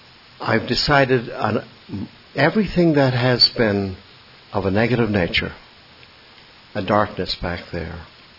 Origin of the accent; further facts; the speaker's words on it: Ireland; I was born and raised in Ireland.